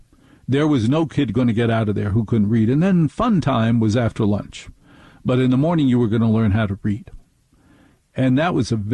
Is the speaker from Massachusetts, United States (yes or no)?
no; New Jersey, United States; I grew up in North Jersey in a household where mom was in charge, but that was not unique.